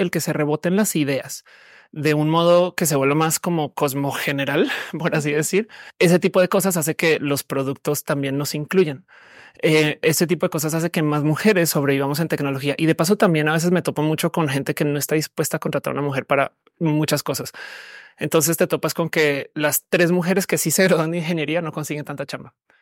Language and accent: Spanish; Colombia; now in Mexico; México en particular, yo soy colombiana